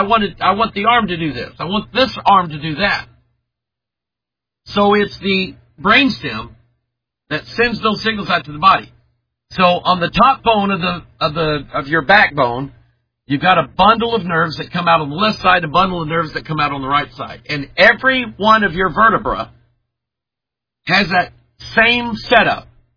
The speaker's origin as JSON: {"language": "English", "country": "United States", "said": "But I'm an American, and I talk about America."}